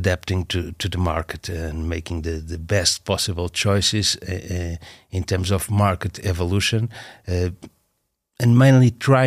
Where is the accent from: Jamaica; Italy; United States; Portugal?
Portugal; I come from Portugal